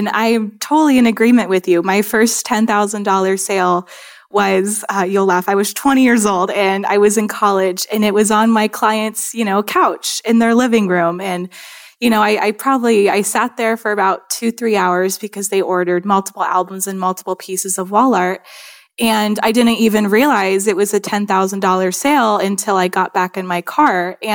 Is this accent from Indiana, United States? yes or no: yes; Indianapolis, Indiana, United States; now in San Diego, United States; So I moved to San Diego from Indianapolis, Indiana, almost 2 years ago now. And my entire time in Indiana, I never had my own commercial space.